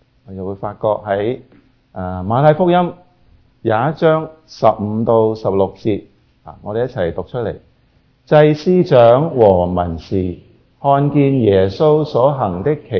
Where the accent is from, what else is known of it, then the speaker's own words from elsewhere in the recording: China; 大家都记得我们中国人的唐诗